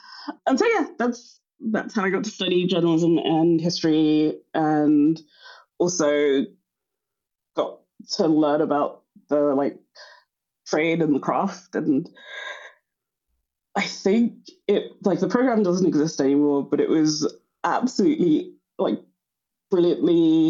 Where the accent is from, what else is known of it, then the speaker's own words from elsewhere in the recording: Ghana; because I am Ghanaian